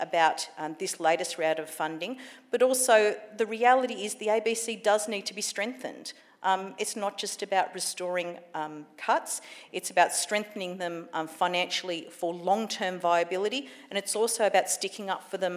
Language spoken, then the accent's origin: English; Sydney, New South Wales, Australia; I'm from Western Sydney